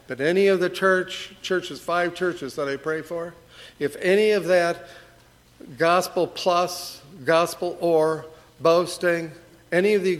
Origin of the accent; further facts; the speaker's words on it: Michigan, United States; Now, I grew up in Michigan and in a town up there, and there was only one Baptist church in town